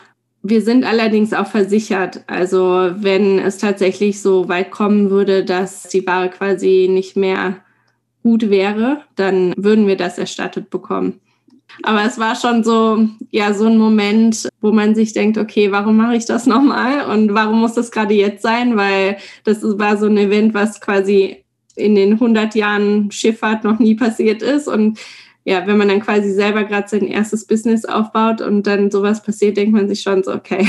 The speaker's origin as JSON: {"language": "German", "town": "Munich", "region": "Bavaria", "country": "Germany", "said": "Und also ich bin selber halt aus München"}